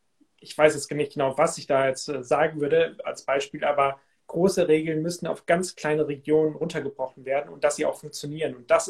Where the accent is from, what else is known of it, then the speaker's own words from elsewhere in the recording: Cuxhaven, Lower Saxony, Germany; ich komme ja aus Cuxhaven von der Küste.